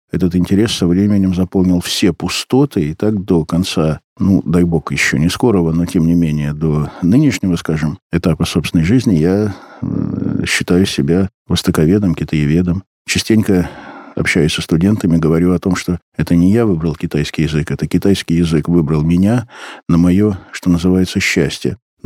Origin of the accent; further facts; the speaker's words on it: Leningrad, Saint Petersburg, Russia; moved away as an adult; now in Moscow, Russia; Я приехал в Москву учиться из Ленинграда, поступил на экономический факультет международных экономических отношений.